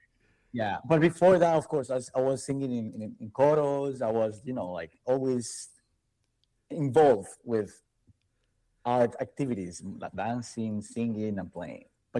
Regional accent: Cuba; I would say instrumentalists in Cuba. We love to really be able to get our instruments

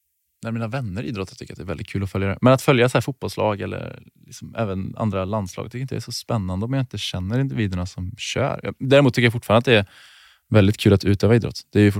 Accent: Trollhättan, Västra Götaland County, Sweden; Jag kom från Trollhättan.

